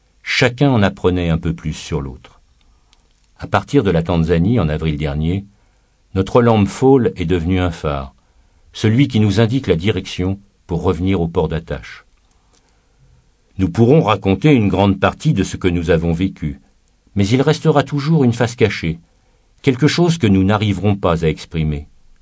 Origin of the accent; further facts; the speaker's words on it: Lyon, Auvergne-Rhône-Alpes, France; Nous venons de Lyon. Prononcer cette phrase faisait apparaître des centaines d'images dans ma tête.